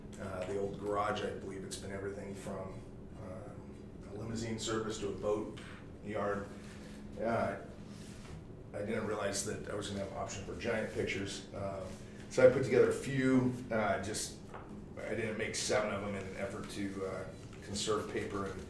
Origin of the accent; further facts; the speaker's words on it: Newburyport, Massachusetts, United States; I'm from Newburyport, so we wanted to bring our employees back over